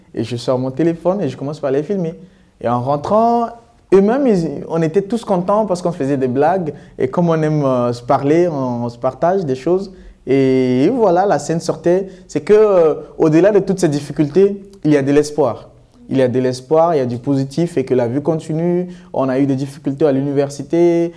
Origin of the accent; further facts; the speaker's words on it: Central African Republic; Quand tu fais le diplôme, chez nous en Afrique, au fait, en Centrafrique surtout, le diplôme, c'est pour l'honneur de la famille.